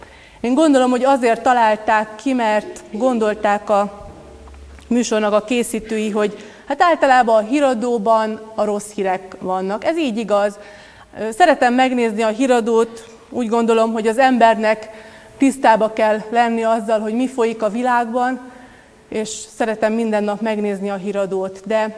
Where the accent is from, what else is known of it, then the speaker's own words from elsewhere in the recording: Hungary; Sokszor észreveszem azt, én nem tudom, hogy csak mi magyarok vagyunk-e ilyenek, vagy mindenki a világon